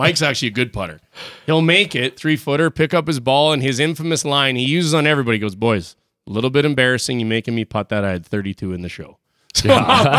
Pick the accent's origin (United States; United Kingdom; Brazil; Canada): Canada; Regina, Saskatchewan; number 34 from my hometown, Regina, Saskatchewan, Cole Sillinger.